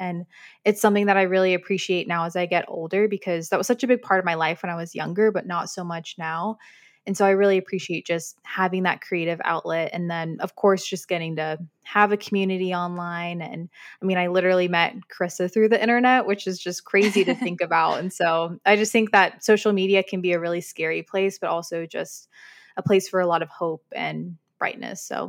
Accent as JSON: {"language": "English", "region": "Texas", "country": "United States", "said": "but one that I can get behind, especially as a Texan, are all the cowboy boots I've been seeing lately."}